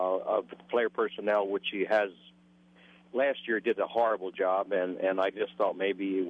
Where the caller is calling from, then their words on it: Pennsylvania, United States; I'm actually not in Happy Valley. I'm about 15 miles east of that. I'm calling from Susquehanna University